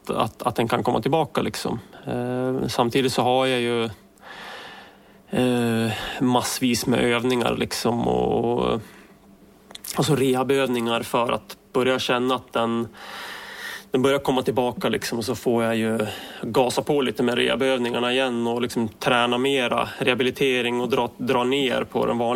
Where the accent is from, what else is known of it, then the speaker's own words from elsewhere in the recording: Östersund, Jämtland County, Sweden; på helt egen hand hemma i Östersund